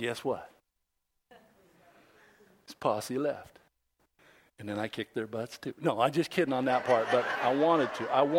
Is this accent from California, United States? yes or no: yes; San Leandro, California, United States; I grew up in the Bay Area in San Leandro.